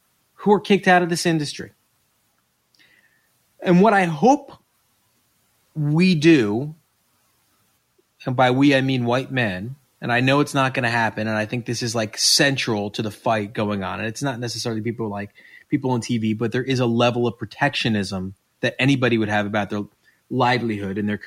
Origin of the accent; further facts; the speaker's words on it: Westchester, New York, United States; All right, I grew up in Westchester.